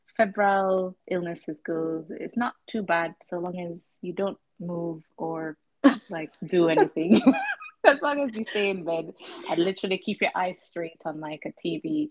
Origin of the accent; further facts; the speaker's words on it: Jamaica; I'm from Jamaica and they have a lot of mosquitoes there that bite all day, all night.